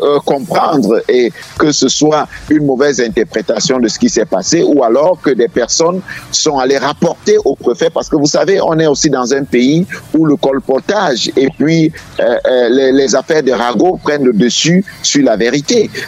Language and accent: French; Cameroon; nous avons besoin au Cameroun d'une révolution culturelle